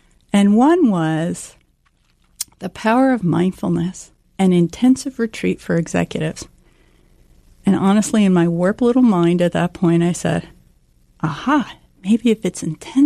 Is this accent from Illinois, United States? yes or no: no; New Jersey, United States; born or raised there